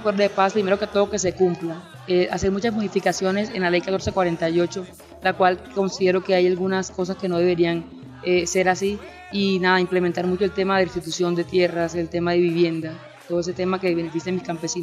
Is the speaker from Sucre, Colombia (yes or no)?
yes; Sincelejo, Sucre, Colombia; born there; Yo nací en Sincelejo Sucre y por temas de violencia. Y volví muy joven, de los 2 añitos, prácticamente una bebé.